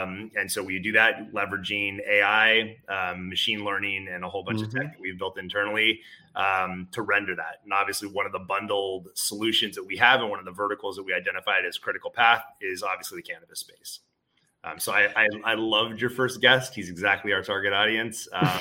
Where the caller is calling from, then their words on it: California, United States; Lovely Northern California. Finally not raining, so it's outstanding.